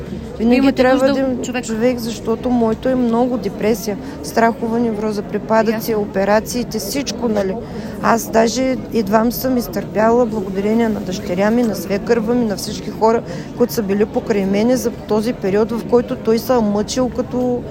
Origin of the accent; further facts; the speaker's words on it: Gotse Delchev, Blagoevgrad Province, Bulgaria; От Котсделчев сме.